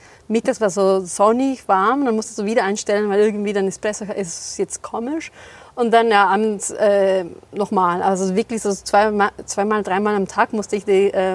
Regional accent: Ecuador; now in Germany; Ich komme aus Ecuador und wohne schon seit über 10 Jahren hier in Deutschland.

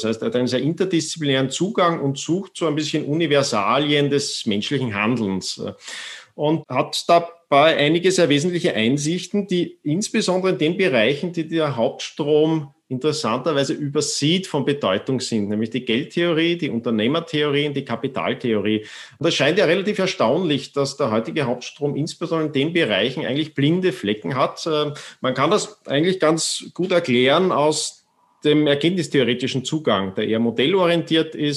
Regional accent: Austria; ich bin zwar in Österreich aufgewachsen

